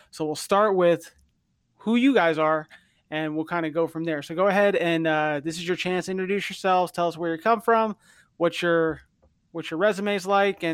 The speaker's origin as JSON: {"language": "English", "region": "New Jersey", "country": "United States", "tie": "born or raised there", "said": "I mean, I grew up in New Jersey, but the weather up in Connecticut was totally something different."}